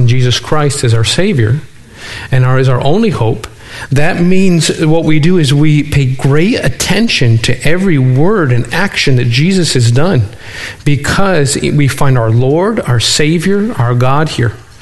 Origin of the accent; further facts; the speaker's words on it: Florida, United States; And so, since we're from Florida originally, we like to go to the mountains for vacation and find nice lookouts.